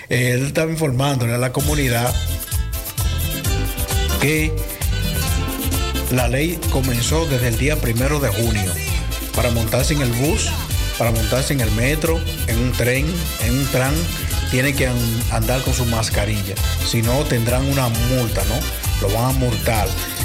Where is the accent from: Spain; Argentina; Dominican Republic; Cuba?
Dominican Republic; nosotros somos dominicanos